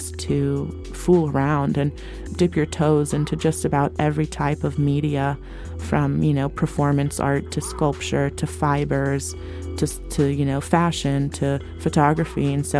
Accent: Atlanta, Georgia, United States; born there; I was born in Atlanta, but my dad is Lebanese and my mom is Jordanian. My parents are first generation, so it very much was, you know, Arabic from day one

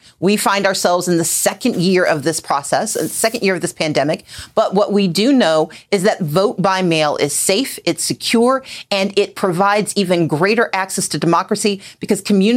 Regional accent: Southern US, United States; I grew up in the South, and there's a phrase that we've heard growing up, and that's that a hit dog will holler.

